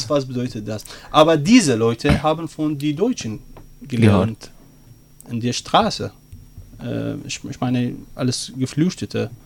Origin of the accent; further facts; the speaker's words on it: Baghdad, Baghdad Governorate, Iraq; German is a second language; moved away as an adult; Aber ich bin in Bagdad geboren, ich bin dort 29 Jahre dort